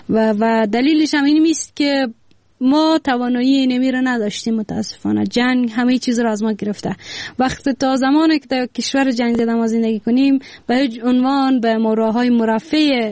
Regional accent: Afghanistan; افغانستان جایی است که ما در اینجا متولد شدیم، بزرگ شدیم، با محیط آشنا شدیم

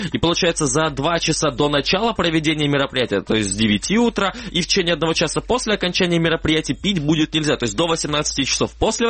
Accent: Kerch, Crimea, Ukraine; Не самая приятная для керчан, возможно, ведь в Российский день народного единства ограничат в моем родном городе продажу алкоголя.

